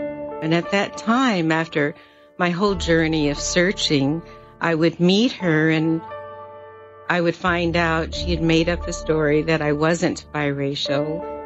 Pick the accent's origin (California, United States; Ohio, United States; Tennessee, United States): California, United States; San Francisco; born there; I knew I was born in San Francisco.